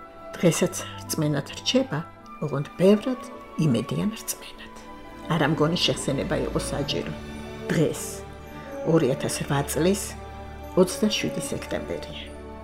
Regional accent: Sukhumi, Abkhazia, Georgia; იქ დავიბადე, 4 წელი იქ ვიცხოვრე და რა თქმა უნდა სოხუმელი ვარ.

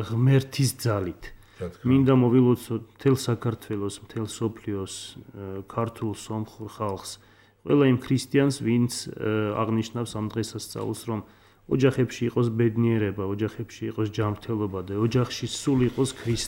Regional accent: Akhaltsikhe, Samtskhe-Javakheti, Georgia; born there; მე დაბადებული ვარ ახალციხეში, ზუსტად ებრაულ რაიონში.

